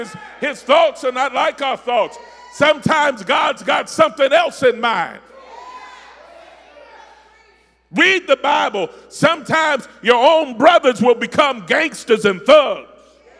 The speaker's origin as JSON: {"language": "English", "town": "Evansville", "region": "Indiana", "country": "United States", "said": "I'm from Evansville by way of Tucky"}